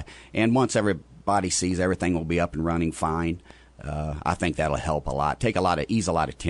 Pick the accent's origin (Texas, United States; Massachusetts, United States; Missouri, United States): Texas, United States; Crystal City; I grew up in Crystal City.